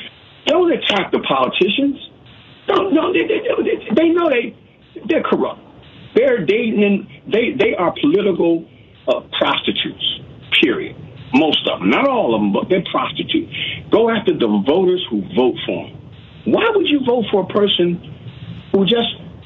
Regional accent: the North, United States; now in Alabama, United States; I'm down here. I'm actually from the North.

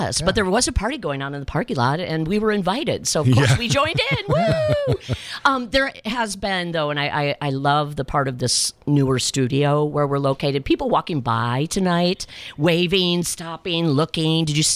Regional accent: Wisconsin, United States; but I grew up outside of Green Bay, so that was what I was told.

